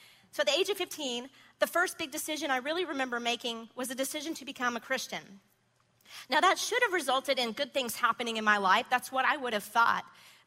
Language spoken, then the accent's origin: English; Decatur, Georgia, United States; also born or lived in Avondale Estates; But I will say this, growing up in Decatur and Avondale Estates area, it was never as hip as it is now.